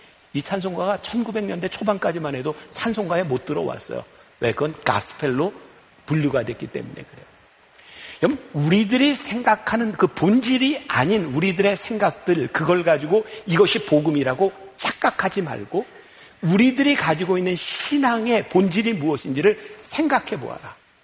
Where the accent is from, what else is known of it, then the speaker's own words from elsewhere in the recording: South Korea; 왜냐면 저는 한국 사람이라 그런지 이 국악의 연주를 들을 때마다